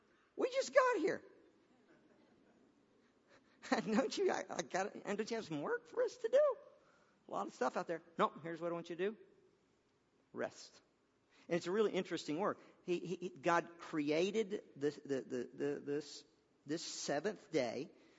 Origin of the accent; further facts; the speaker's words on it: Chicago, Illinois, United States; Well, we're from Chicago.